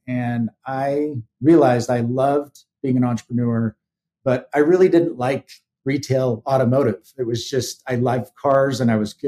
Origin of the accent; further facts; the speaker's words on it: Atlanta, Georgia, United States; now in Salt Lake City, United States; I'm originally from Atlanta, Georgia. I live in Salt Lake City, where I've been here for the last 18 years.